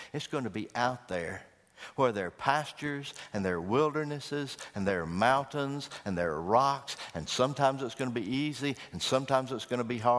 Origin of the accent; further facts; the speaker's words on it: United States; Because I'm like you. I'm an American.